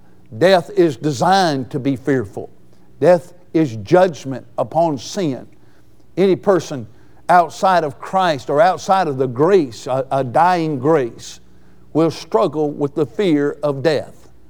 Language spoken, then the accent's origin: English; United States; born there; But I wonder, because I'm born an American, I'll fight for the cause of this nation.